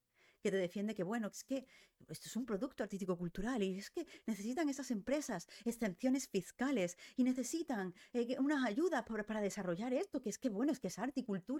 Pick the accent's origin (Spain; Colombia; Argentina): Spain; Andalusia; cuando yo veo Blasphemous como andaluza